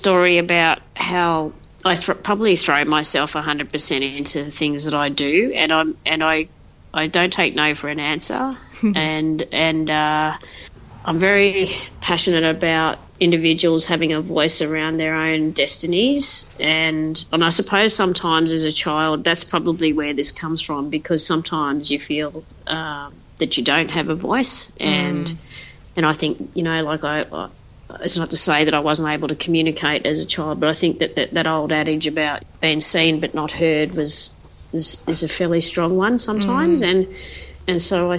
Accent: Tasmania, Australia; born there; I was born in Tasmania

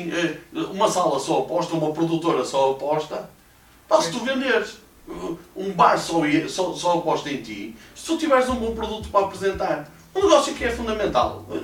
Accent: Portugal; E depois eu, como bom português que sou, encostei-me à sombra

